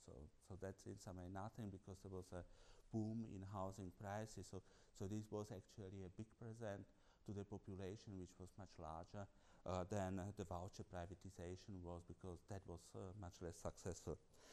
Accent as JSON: {"language": "English", "country": "Slovakia", "said": "So first, because originally we are both from Slovakia."}